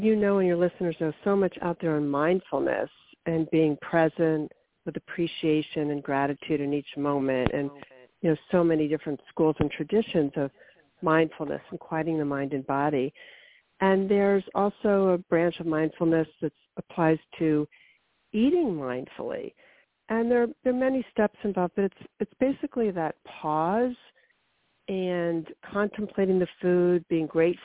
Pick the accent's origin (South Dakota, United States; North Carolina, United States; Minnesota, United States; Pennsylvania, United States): Pennsylvania, United States; Philadelphia; And I'm from Philadelphia and love pretzels.